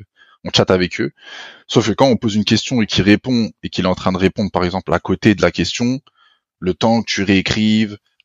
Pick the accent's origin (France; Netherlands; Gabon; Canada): France; quand j'ai zéro papier je suis français hein.